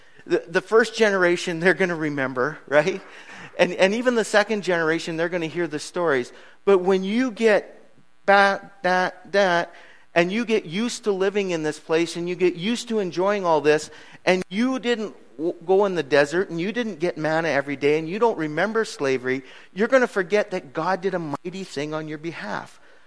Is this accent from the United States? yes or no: no; Canada; I just became used to the fact that I'm Canadian